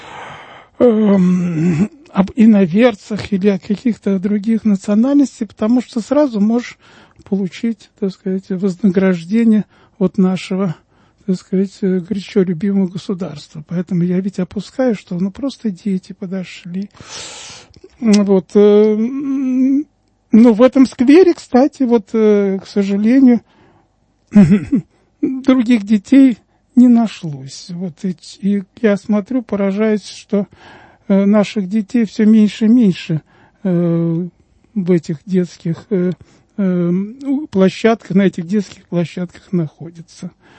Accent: Moscow, Russia; коренной москвич, всю жизнь прожил в этом районе

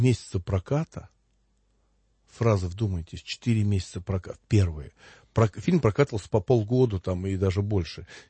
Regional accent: Moscow, Russia; И я, как коренной москвич, любящий Россию, считаю, что нужно об этом говорить.

